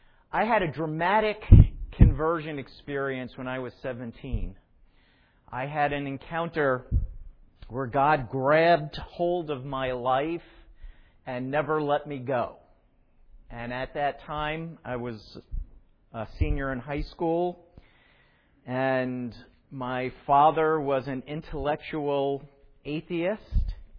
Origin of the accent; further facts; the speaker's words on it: Long Island City, New York, United States; born there; And I was born in a place called Long Island City, which is in Queens, right next to the 59th Street Bridge.